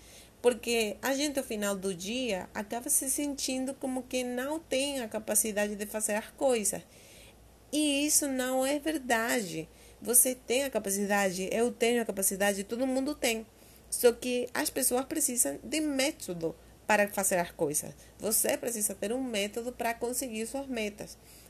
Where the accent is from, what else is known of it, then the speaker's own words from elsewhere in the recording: Venezuela; Portuguese is a second language; moved away as an adult; now in Brazil; Eu sou venezuelana e me vi na obrigação de sair de lá pela situação política, mas X e Y ocorrências que me levaram a tomar a decisão. Eu já estou há quase 2 anos aqui